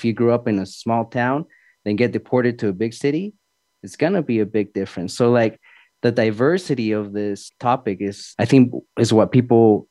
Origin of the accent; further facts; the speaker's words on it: Utah, United States; Yeah, like I grew up in Utah, had a pretty fun upbringing, you know, like, but there was always these identity issues that I had growing up back home.